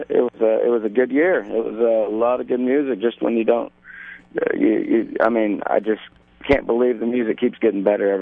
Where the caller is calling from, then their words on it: Dripping Springs, Texas, United States; In Dripping Springs, Texas.